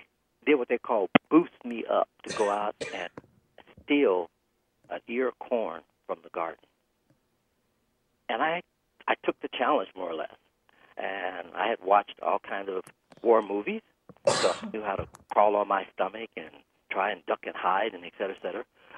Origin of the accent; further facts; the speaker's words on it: Detroit, Michigan, United States; Grand Central for everyone that my parents knew from their hometown that came up to Detroit. I'm born and raised in Detroit. They were from Southern Illinois.